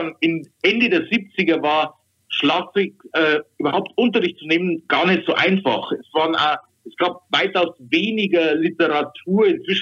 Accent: Weiden, Bavaria, Germany; Ich komme aus Weiden, das ist 30, 40 Kilometer von Amberg weg.

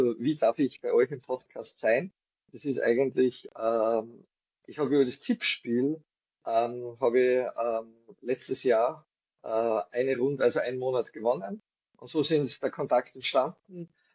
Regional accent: Salzburg, Austria; Bin kein Wiener, bin eigentlich aus Salzburg, gebürtig aus der Stadt Salzburg und lebe jetzt mit meiner Frau etwas außerhalb, hinter der Landesgrenze in Oberösterreich, in einem kleinen Ort.

